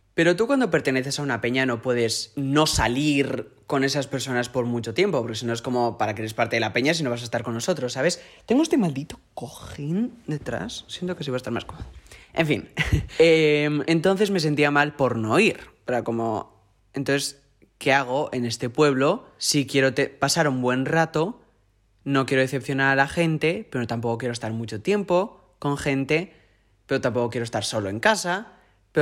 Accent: Mexico; now in Spain; yo cuando vine de México a España, sí, sí había nacido en España y de verano siempre venía a España también e iba al pueblo

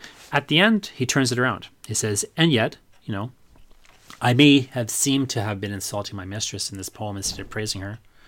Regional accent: England, United Kingdom; I know that's supposed to be the ideal of feminine beauty that, you know, I, as an English European, am kind of, you know, trapped in.

